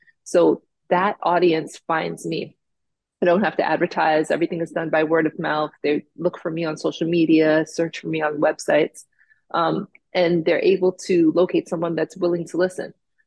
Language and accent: English; Jamaica; Me being from Jamaica and growing up in the West Indies, culturally, we used cannabis in many different delivery methods